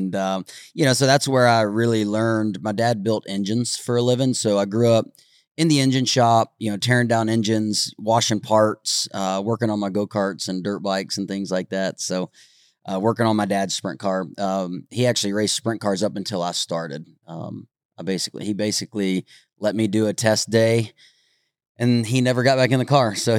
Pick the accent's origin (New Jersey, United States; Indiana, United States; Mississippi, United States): Mississippi, United States; Olive Branch; I grew up in Olive Branch, Mississippi, right south of Memphis.